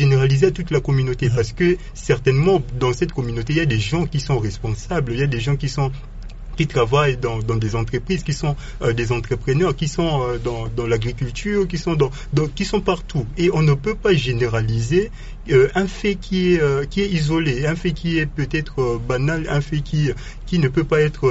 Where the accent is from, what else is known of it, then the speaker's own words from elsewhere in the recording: DR Congo; Alors que nous sommes Congolais, nous sommes appelés à cohabiter, à rester ensemble.